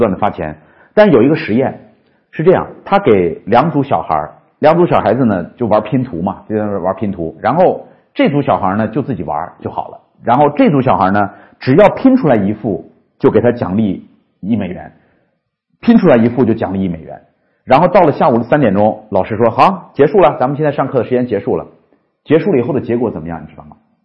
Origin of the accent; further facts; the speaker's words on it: China; 各位，你知道我们中国人研究